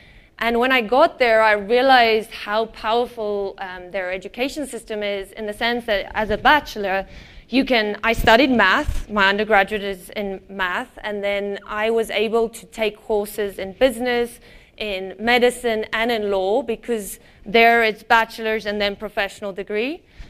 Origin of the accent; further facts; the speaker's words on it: South Africa; first language Afrikaans; English is a second language; moved away as an adult; now in United States; So, first of all, I am actually South African, and ek is eintlik Afrikaans. So, my accent has been adapted since I moved to the US, and I, when I finished high school